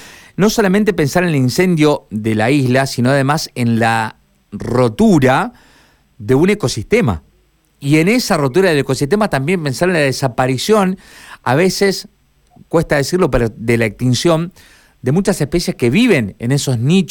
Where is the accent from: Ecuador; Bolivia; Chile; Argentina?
Argentina; Humboldt, Santa Fe; Y es imposible hoy pensar que en Humboldt, por ejemplo, mi pueblo, llueve 20